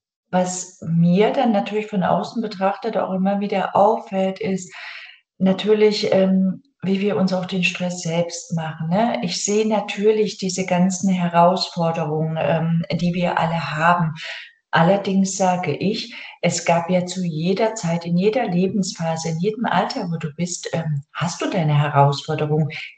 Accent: Erfurt, Thuringia, Germany; ich komme aus Erfurt und bin dann mit der Straßenbahn zu meiner Oma gefahren

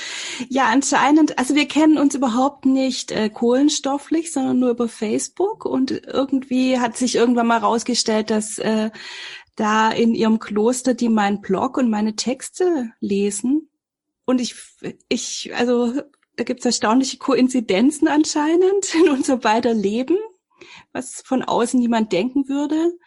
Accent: Filderstadt, Baden-Württemberg, Germany; Ich komme aus dem Großraum Stuttgart, also das ist so Stuttgarter Speckgürtel, Filderstadt Bohnlanden. Das war früher mal ein kleines Dorf und meine Mutter, ihre Familie gehört da zu den Ureinwohnern, aber jetzt hat das 10.000 Einwohner und ja, genau, beim Flughafen.

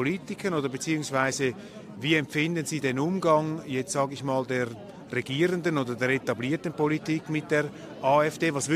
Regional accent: Switzerland; ich bin Schweizer

